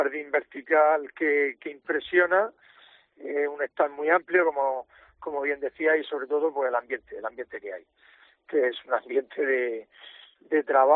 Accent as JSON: {"language": "Spanish", "country": "Spain", "said": "lo único que necesitamos es el agua que nos corresponde como españoles"}